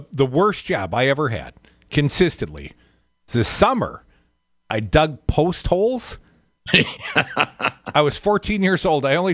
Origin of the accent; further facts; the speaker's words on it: Mount Horeb, Wisconsin, United States; Jeff was my neighbor growing up in Mount Horeb.